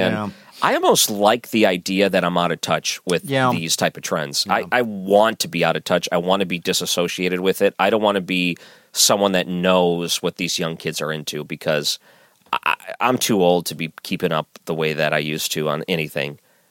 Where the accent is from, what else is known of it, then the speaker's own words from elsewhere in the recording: Detroit, Michigan, United States; But I grew up in Detroit, where you can cross the border into Canada, where it was 19.